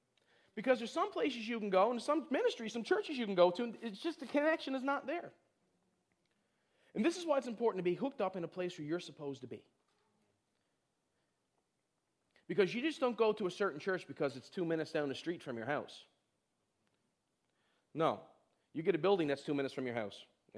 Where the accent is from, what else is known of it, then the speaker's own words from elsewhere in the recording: East Coast, United States; me and my wife, we're from the East Coast, and we don't really have family very close here.